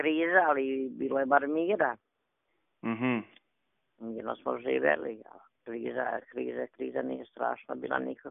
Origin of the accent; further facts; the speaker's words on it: Junake, Republika Srpska, Bosnia & Herzegovina; Iz sela Junake.